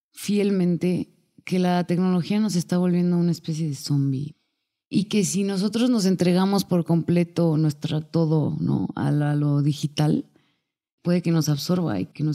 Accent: Mexico; es un poco como los mexicanos que tenemos este sentido del humor de burlarnos de nuestra propia tragedia

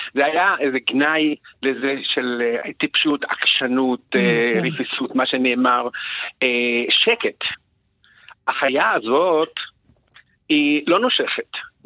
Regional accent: Shefa-'Amr, Northern District, Israel; אבל כעיקרון, גדלתי בשפרעם בשנות ה-60, שחמורים היו באותה כמות של אנשים

